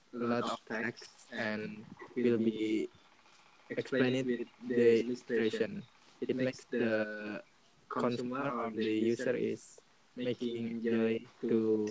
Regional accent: Indonesia; I'm from Indonesia too.

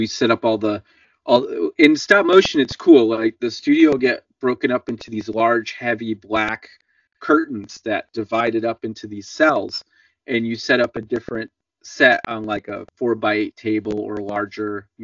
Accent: Connecticut, United States; now in San Francisco, United States; So originally I'm from Connecticut, which is on the East Coast of the US. But then I went all the way across the country to San Francisco, which is where I'm based now.

